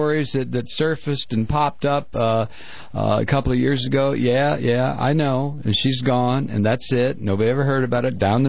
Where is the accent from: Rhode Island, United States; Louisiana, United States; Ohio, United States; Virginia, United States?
Ohio, United States; Toledo; Well, I'm from Toledo, you know, Ohio, and I grew up more or less as a teenager in the Methodist Church too.